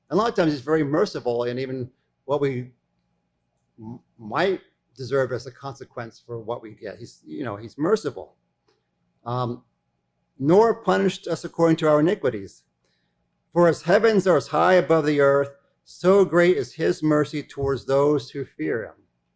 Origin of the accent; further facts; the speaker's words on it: Australia; I go back to the church area where I grew up in Australia.